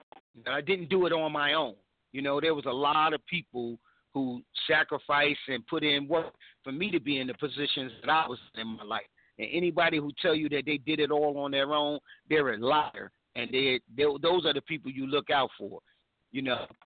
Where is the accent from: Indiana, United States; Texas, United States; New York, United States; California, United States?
New York, United States; Bronx; I'm 52 years old, and I've been doing hip-hop since I was 7 years old, growing up in the Bronxdale Projects.